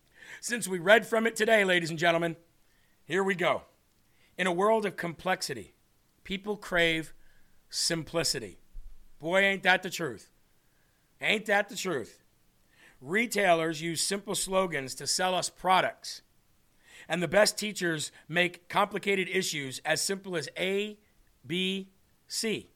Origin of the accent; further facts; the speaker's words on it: Midwest, United States; I come from the Midwest.